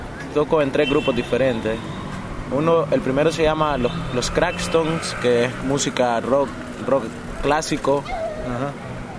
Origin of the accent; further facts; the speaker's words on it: Matagalpa, Nicaragua; Bueno, soy de Matagalpa, Nicaragua. Vivo en el barrio de La Chispa.